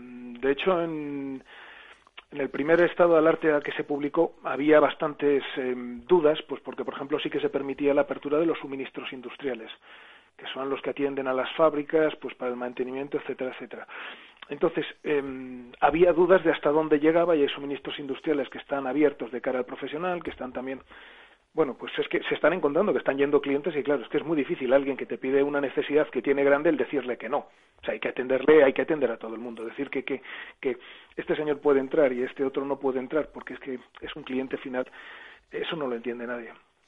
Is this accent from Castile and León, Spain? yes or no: yes; Burgos, Castile and León, Spain; Y bueno, yo en mi caso, que soy de Burgos, por ejemplo